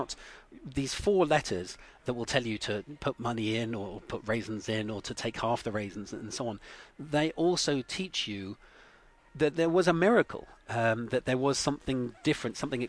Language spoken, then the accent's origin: English; United Kingdom; because I'm British, we often have different words.